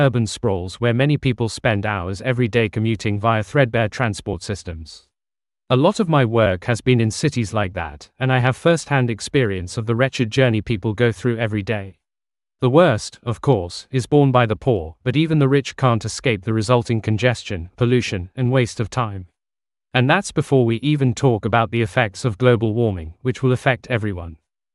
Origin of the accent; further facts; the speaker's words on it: Israel; moved away as an adult; growing up in Israel, to an American father who was a nuclear physicist and an Israeli mother who was an educator. When I left Israel for graduate school in the US